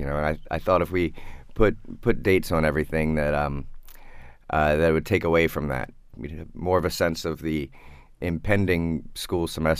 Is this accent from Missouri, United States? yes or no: no; Baltimore, Maryland, United States; I grew up in Baltimore, and I went to undergraduate in Charleston, South Carolina.